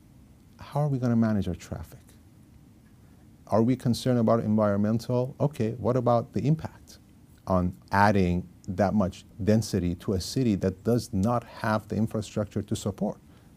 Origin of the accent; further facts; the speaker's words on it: Iran; English is a second language; moved away; also born or lived in United States / Turkey / Germany / United Arab Emirates; I'm a first-generation immigrant to this country. Now, I was lucky enough to be born in America. But I grew up in Iran. I left my motherland